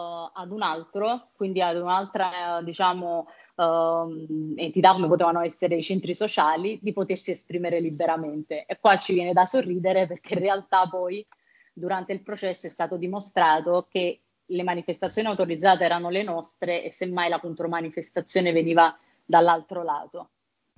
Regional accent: Naples, Campania, Italy; Ci sono dei problemi che fondamentalmente da napoletano riesci a gestire

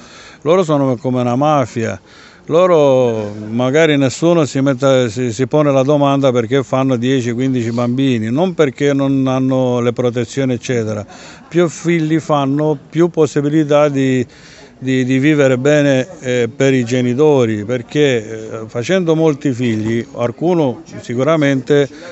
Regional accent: Bucharest, Romania; io essendo rumeno, per mia fortuna addirittura del centro di Bucarest

